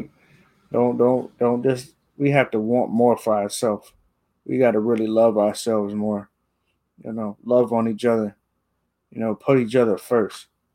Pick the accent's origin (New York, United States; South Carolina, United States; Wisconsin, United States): New York, United States; Rochester; murdered here in my hometown, Rochester, at a gas station